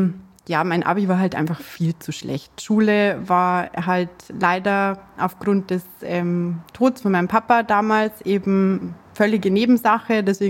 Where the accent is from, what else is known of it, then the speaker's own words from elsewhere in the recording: Munich, Bavaria, Germany; sag jetzt trotzdem, wo ich wohne. Ich komme aus München, also schön in Bayern. Ich versuche mich jetzt auch mit dem Dialekt ein bisschen zurückzuhalten, dass mich jeder versteht.